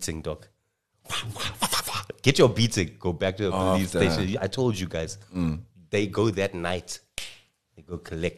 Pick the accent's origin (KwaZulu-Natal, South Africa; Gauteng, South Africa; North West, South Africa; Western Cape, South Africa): Western Cape, South Africa; Cape Town; Because I was from Cape Town, but he doesn't have an accent, right?